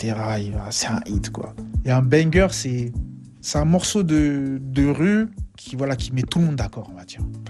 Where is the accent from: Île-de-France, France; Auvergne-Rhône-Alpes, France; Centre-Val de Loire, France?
Île-de-France, France; Viry-Châtillon; Moi, d'où je viens, de Viry-Châtillon